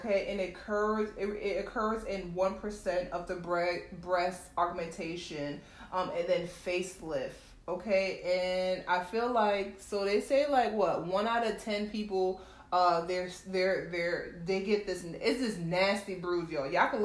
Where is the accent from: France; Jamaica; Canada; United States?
Jamaica; As you know, I'm Jamaican. Like, certain words I couldn't pronounce, guys, so like, bear with me.